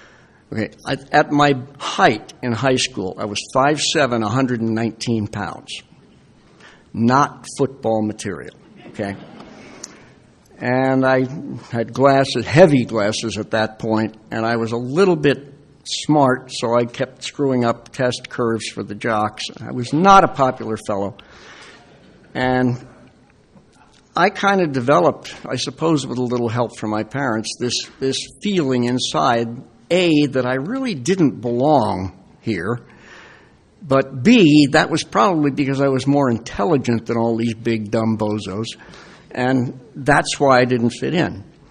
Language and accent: English; New Jersey, United States; I am an alcoholic. In fact, since I moved down here from the People's Democratic Republic of New Jersey, Stan, in 2010, it was inevitable that I got